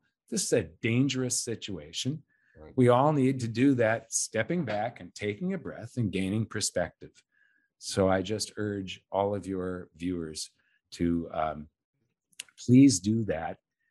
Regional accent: Los Angeles, California, United States; I come from Los Angeles, and there back in the 70s and 80s and so on

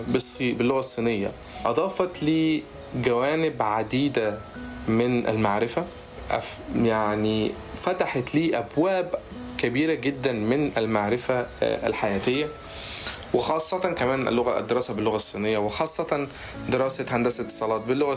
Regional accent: Egypt; العمل بعد ما رجعت بلدي مصر، وحاليا أنا أعمل طبعا بهواوي

